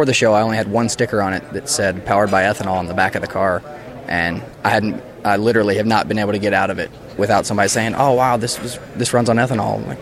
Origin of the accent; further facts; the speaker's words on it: Nashville, Tennessee, United States; Nashville, Tennessee.